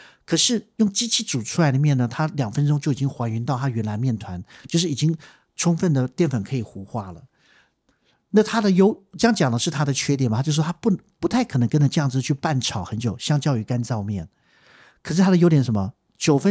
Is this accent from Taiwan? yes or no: yes; Taiwan; 我们台湾人真的喜欢手工面，真的喜欢手工面